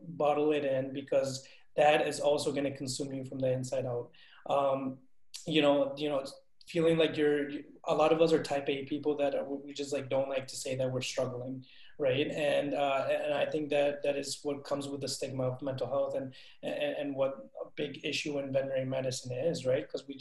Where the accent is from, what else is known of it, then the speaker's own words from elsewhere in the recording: Bogota, Bogotá Capital District, Colombia; I'm a Latino student. I'm originally from Bogota, Colombia